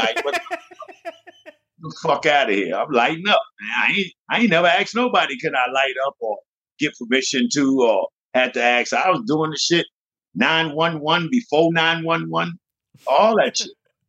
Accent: Jamaica; now in United States; I'm from Jamaica.

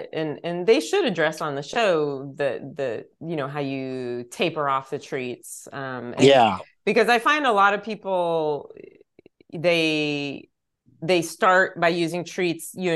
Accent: Texas, United States; I was always like of my small friend group, because I grew up in East Texas.

